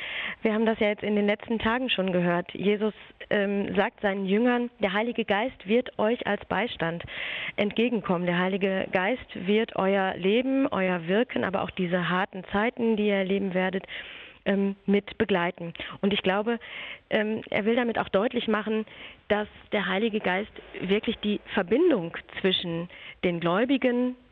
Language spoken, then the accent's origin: German; North Rhine-Westphalia, Germany; Da fällt mir ehrlich gesagt immer der Spruch ein, den es bei uns in Westfalen gibt